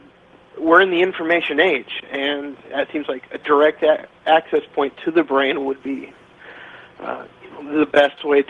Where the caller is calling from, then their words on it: Henderson, Nevada, United States; I'm calling from Henderson, Nevada.